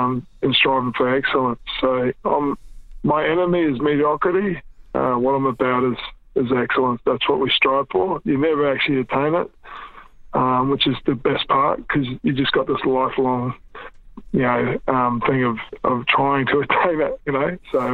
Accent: New Zealand; born there; I had a crack, and I was born in New Zealand. Always meant a lot to me.

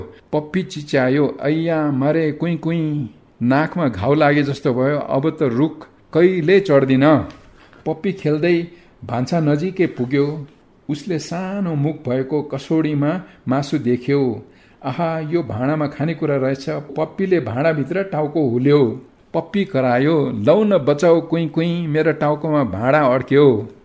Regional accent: Olangchung Gola, Koshi Province, Nepal; also born or lived in Taplejung; मेरो सम्पूर्ण बाल्यकाल म बिताउँदा मेरो आफ्नो गाउँ ताप्लेजुङको पनि विकट ओलाङचुङ गोलामा, जहाँ हामी कहाँ स्कुल नै थिएन है

